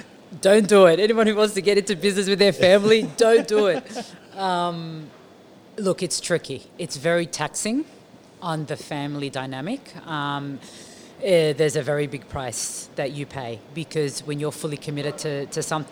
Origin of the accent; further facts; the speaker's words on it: Blacktown, New South Wales, Australia; also born or lived in Dubai; I'm Middle Eastern growing up in Blacktown, yeah, in the 80s and the 90s.